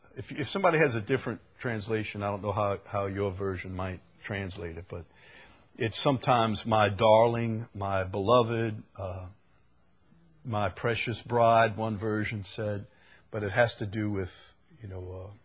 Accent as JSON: {"language": "English", "town": "Chalmette", "region": "Louisiana", "country": "United States", "said": "Now, I'm from Chalmette, and I've seen some strange women"}